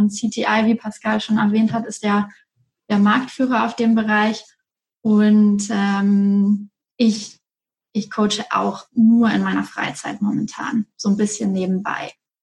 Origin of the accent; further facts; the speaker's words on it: Erlangen, Bavaria, Germany; ich komme aus Erlangen und ich bin jetzt seit 3 Jahren ungefähr wieder in Erlangen und dazwischen war ich lange im Ausland.